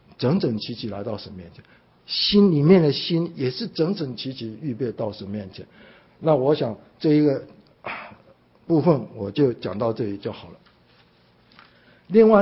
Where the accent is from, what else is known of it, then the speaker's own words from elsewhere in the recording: Taiwan; moved away as an adult; now in United States; 我在台湾的时候成长，不认识神，来到美国是要找学位好工作